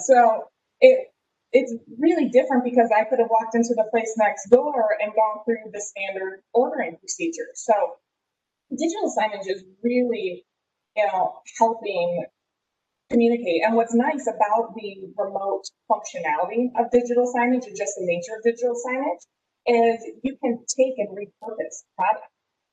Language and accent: English; Michigan, United States; I'm from Michigan, and everything is different.